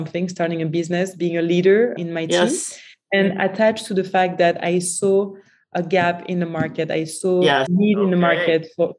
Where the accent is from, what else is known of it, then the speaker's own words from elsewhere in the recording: France; now in New York, United States; I always try to take the way I grew up in France and implement as much as I could here in the city.